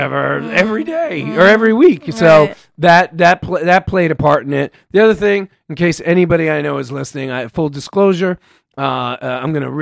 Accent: New York, United States; New York. Well, I grew up in New York. I went to school in Iowa. So technically, I went from Iowa to L.A.

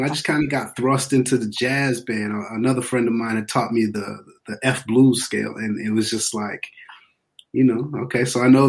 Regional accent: Massachusetts, United States; I grew up on the East Coast, just south of Boston in Massachusetts

